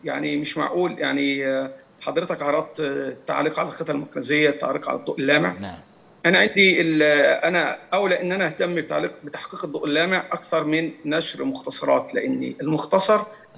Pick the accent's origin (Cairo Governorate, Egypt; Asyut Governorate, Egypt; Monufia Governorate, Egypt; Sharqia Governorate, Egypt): Monufia Governorate, Egypt; الماجستير والدكتوراه أنا محب لبلدي، أنا من المنوفية.